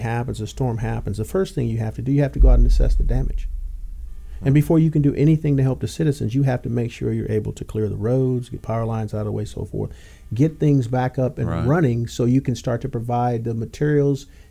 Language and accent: English; Indiana, United States; I came from Indiana. In Indiana, we had harsh weather, winter weather.